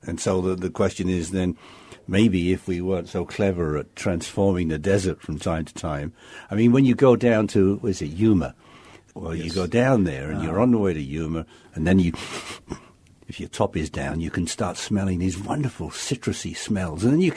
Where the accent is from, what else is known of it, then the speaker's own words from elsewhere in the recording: England, United Kingdom; I came from England, and all of a sudden you're flying in from Dallas or from wherever